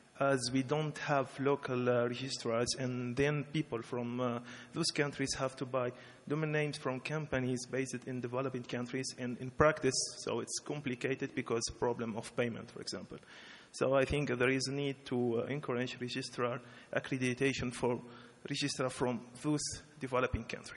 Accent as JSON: {"language": "English", "country": "Tunisia", "second_language": "English", "said": "I'm from Tunisia."}